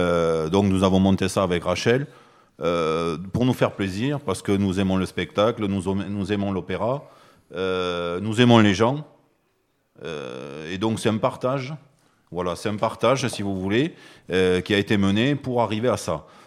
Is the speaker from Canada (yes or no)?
no; Italy; now in Toulouse, France; bon je suis italien comme mon nom peut le laisser présumer.